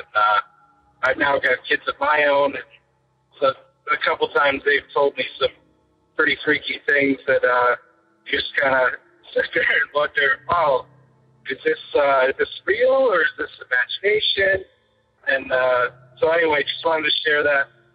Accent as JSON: {"language": "English", "town": "West Greenwich", "region": "Rhode Island", "country": "United States", "tie": "born or raised there", "said": "one of the historic graveyards in my hometown of West Greenwich."}